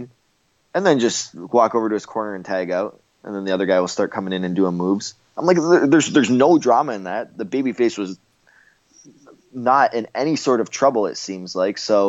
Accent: Canada; now in United States; me being Canadian, having a Canadian flag, they don't say, go back to your country where you came from.

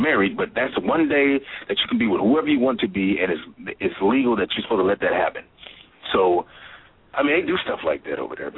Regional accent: Kansas City, Missouri, United States; I grew up in a time in the 60s and 70s. And, you know, I grew up in Kansas City, so it was a little different for me.

